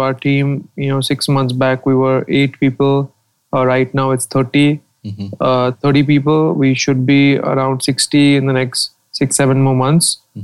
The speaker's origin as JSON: {"language": "English", "town": "Mumbai", "region": "Maharashtra", "country": "India", "said": "I'm from Mumbai."}